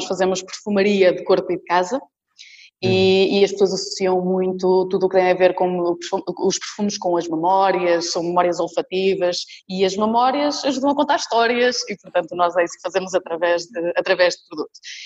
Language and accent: Portuguese; Bragança, Portugal; Olha, não, eu sou de Bragança. Sou de Bragança